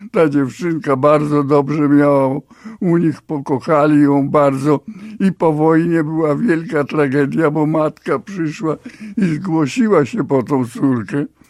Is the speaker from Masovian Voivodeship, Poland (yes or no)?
yes; Warsaw, Masovian Voivodeship, Poland; Ja w 1933 roku właśnie urodziłem się na tej trzeciej kolonii w WSM.